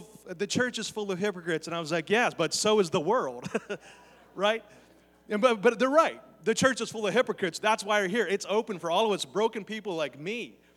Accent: Beaver Falls, Pennsylvania, United States; I'm from Beaver Falls, old steel mill town, you know, and there were certain beliefs there, you know.

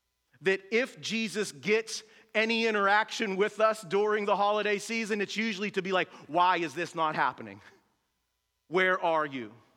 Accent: North Braddock, Pennsylvania, United States; I grew up here in North Braddock. No dad, mom doing her best, working. I'm the oldest.

